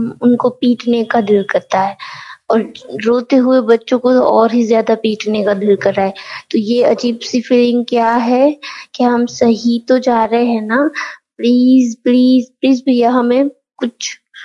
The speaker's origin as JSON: {"language": "Hindi", "region": "Gujarat", "country": "India", "said": "मैं गुजरात से हूँ, मैं पूरे नियमों के साथ इस भट्टी को फॉलो कर रही हूँ"}